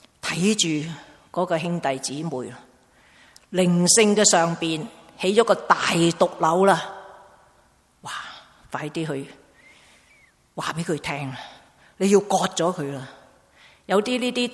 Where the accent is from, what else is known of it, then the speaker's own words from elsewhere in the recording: China; 不像我们中国人这样大食